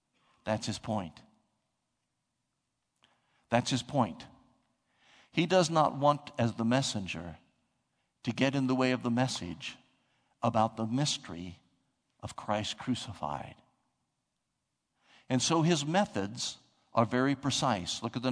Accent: Ohio, United States; I'm 61 years old and I'm from Ohio.

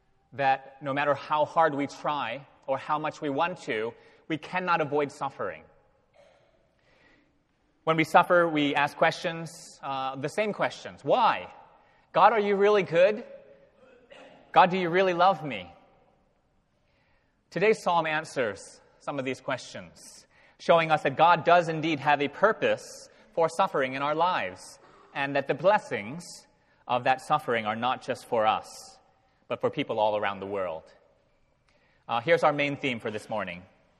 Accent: Philadelphia, Pennsylvania, United States; I come from Philadelphia, the home of the Philadelphia Phillies.

